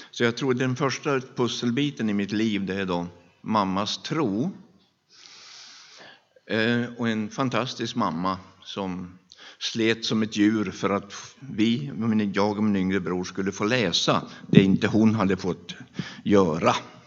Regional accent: Berg, Jämtland County, Sweden; Och jag är född i Lorås i Hammerdal. Och sen flyttade pappa och mamma på lite olika ställen.

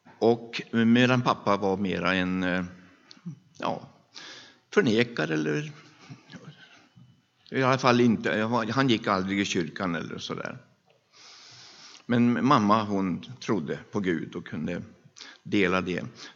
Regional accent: Berg, Jämtland County, Sweden; Och jag är född i Lorås i Hammerdal. Och sen flyttade pappa och mamma på lite olika ställen.

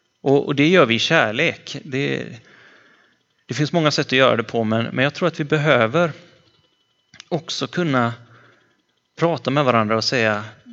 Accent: West Coast, Sweden; men nere i Sydsverige där jag kommer ifrån, västkusten, där har det precis börjat.

